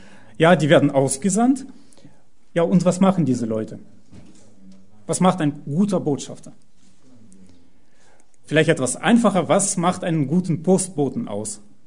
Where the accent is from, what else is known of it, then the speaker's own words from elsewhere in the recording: Pforzheim, Baden-Württemberg, Germany; Ich komme aus Pforzheim und wir haben jetzt in der Stadt ganz viele Plakate